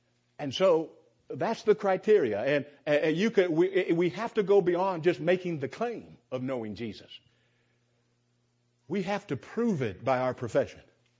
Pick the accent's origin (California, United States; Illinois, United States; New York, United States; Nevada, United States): California, United States; Santa Monica; most of you know I'm a Californian. People in California don't make a big deal out of movie stars because you see them all the time. Santa Monica is where I grew up, and I saw movie stars all the time.